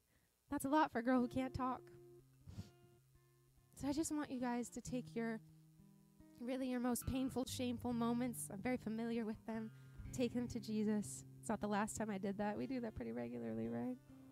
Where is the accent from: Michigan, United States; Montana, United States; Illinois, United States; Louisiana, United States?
Montana, United States; I grew up in Montana and I was so afraid.